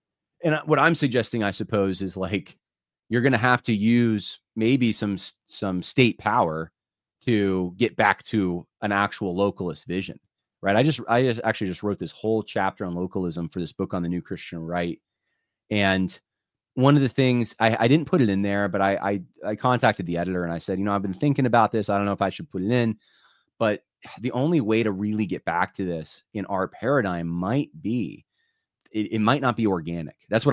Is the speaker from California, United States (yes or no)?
yes; California, United States; As a Californian, I will say there are legitimate peaceful protesters